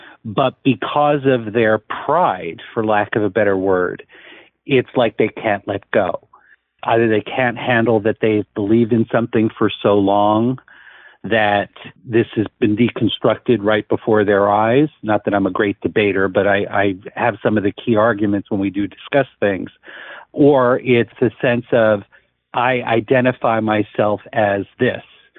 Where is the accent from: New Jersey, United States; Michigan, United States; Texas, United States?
New Jersey, United States; And I grew up in New Jersey. I didn't grow up in an area that I think was crazy jingoistic, except we had a lot of historical places.